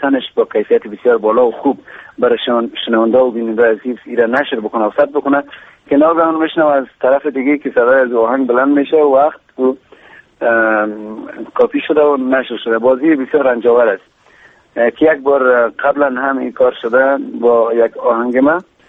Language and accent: Persian; Kabul, Afghanistan; خوب به هر ترتیب ما در کابل بزرگ شدیم، مدت بیشتر از 26-27 سال است که اینجا زندگی میکنیم، در کابل هستیم